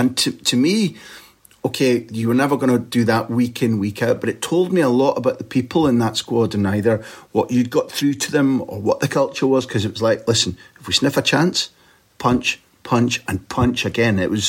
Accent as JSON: {"language": "English", "region": "Scotland", "country": "United Kingdom", "said": "I'm a Scot."}